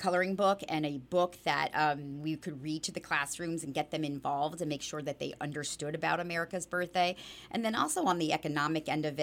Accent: Bethlehem, Pennsylvania, United States; My parents came here in 1968, I was born in here. I have three brothers and two sisters, and we grew up here in the Lehigh Valley, attended Bethlehem schools

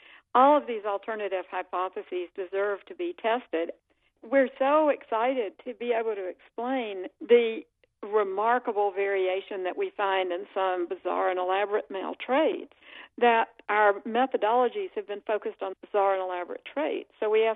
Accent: the South, United States; I grew up in the South. I know women are competitive, so I imagine flies were.

